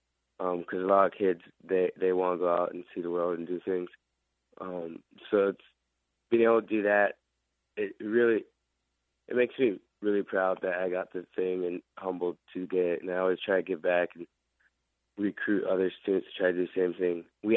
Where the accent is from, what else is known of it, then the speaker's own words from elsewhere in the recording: South Dakota, United States; now in Scarsdale, United States; So I was born in South Dakota, where we moved around a bit, but eventually we stayed on the reservation where I spent most of my childhood.